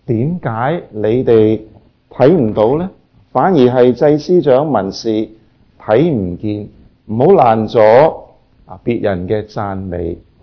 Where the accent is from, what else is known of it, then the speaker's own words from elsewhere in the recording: China; 大家都记得我们中国人的唐诗